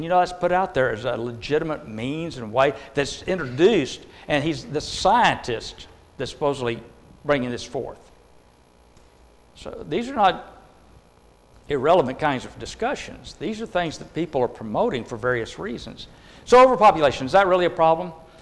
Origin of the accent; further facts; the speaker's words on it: Texas, United States; Just because I'm from Texas, it's a big state